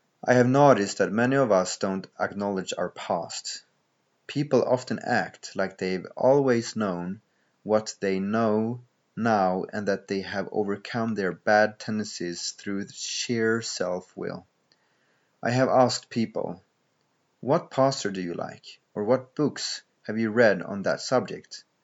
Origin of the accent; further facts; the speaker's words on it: Thailand; Unlike Nicholas, I wasn't born a Christian, nor did I have any Christian friends growing up in Thailand.